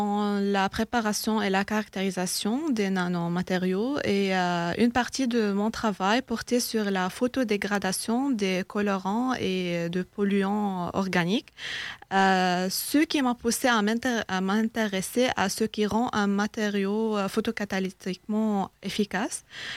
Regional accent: Lebanon; now in France; Oui, je viens du Liban.

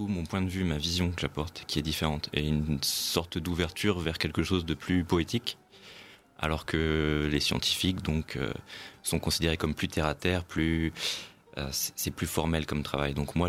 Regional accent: France; Oui, parce que du coup je suis français.

